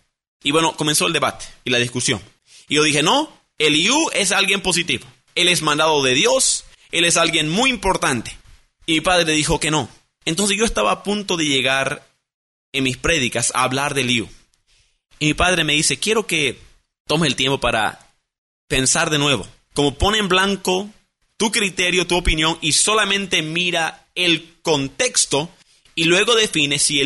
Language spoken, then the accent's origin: Spanish; Bolivia; also born or lived in United States; yo soy más boliviano que cualquiera, ¿por qué me hablan así? Entonces para muchos yo soy un enigma, ¿verdad? Porque no saben cómo explicar quién soy, porque soy de dos culturas, americano y también boliviano.